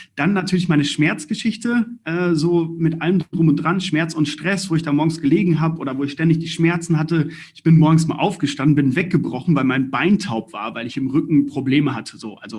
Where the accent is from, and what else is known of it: Balve, North Rhine-Westphalia, Germany